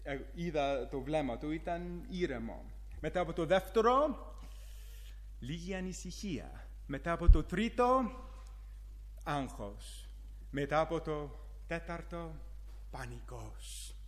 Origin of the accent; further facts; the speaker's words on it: Pittsburgh, Pennsylvania, United States; Και εγώ μεγάλωσα στο Pittsburgh και στο Pittsburgh δεν υπάρχουν θάλασσες.